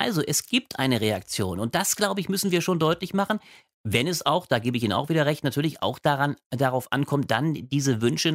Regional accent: Ingelheim, Rhineland-Palatinate, Germany; Bin nämlich selber aus Rheinland-Pfalz, aus Ingelheim.

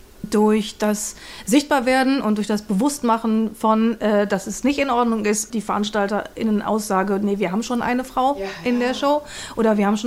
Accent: North Rhine-Westphalia, Germany; Ich weiß das, weil ich persönlich bin aufgewachsen in Ostwestfalen.

